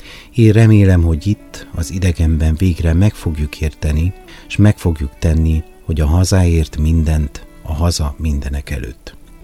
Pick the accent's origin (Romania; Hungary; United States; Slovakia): Romania; Kisbacon, Covasna; Érdekes ez a dolog, hogy ez a pici falu Kisbacon, ahonnan én származom